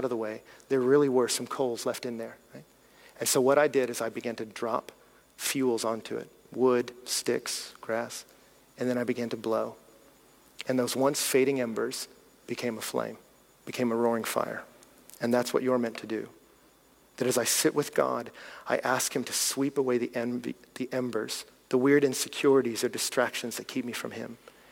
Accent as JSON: {"language": "English", "region": "Texas", "country": "United States", "said": "I'm from Texas."}